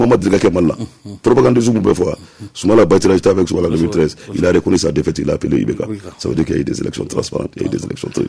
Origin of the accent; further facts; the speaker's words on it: Djenné, Mopti, Mali; Non. Chez nous, à Djenné, c'est ça qu'on m'a dit.